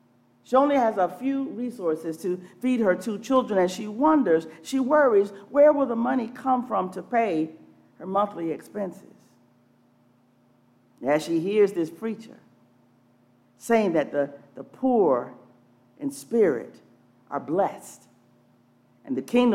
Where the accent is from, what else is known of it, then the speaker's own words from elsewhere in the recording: Atlanta, Georgia, United States; I grew up in Atlanta, Georgia. I was the only child of my parents. I enjoyed many comforts in life.